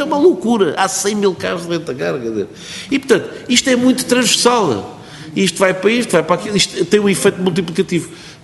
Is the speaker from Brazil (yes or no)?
no; Portugal; eu como português